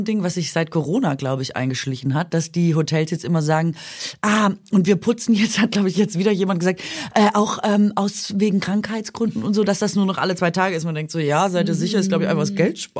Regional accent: Baden-Württemberg, Germany; ich bin ja Schwäbin

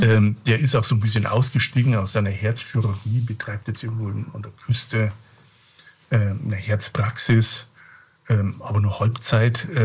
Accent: Bavaria, Germany; Ich bin ja Bayer

